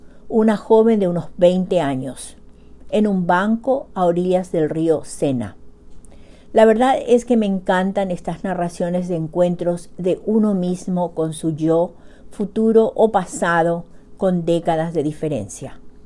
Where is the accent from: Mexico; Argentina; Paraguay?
Paraguay; now in Bedford, United States; llego hasta ustedes desde Bedford, Massachusetts, con un nuevo cuentito de la producción narrativa de mi tierra colorada, Xeretami, Paraguay, corazón de América del Sur.